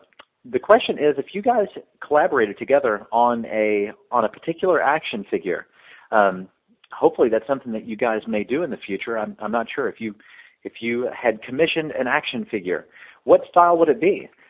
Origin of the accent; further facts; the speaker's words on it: New Albany, Indiana, United States; also born or lived in Louisville, Kentucky; I'm from Louisville, Kentucky. Actually, across the river from Louisville, New Albany, Indiana.